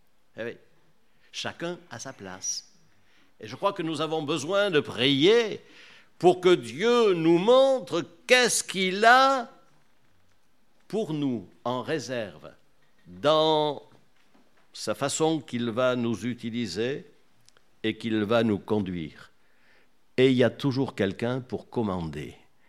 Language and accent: French; Hyères, Provence-Alpes-Côte d'Azur, France; Dieu nous a conduits en 1991 à Hyères-les-Palmiers, puisque nous venons de Hyères-les-Palmiers.